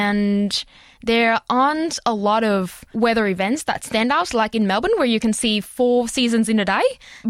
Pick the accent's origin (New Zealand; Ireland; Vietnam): Vietnam; English is a second language; No, not really. In fact, when I learned English when I was young, my first thought when my teacher told me that Westerners like to talk about the weather is that, oh, their culture is quite different from us.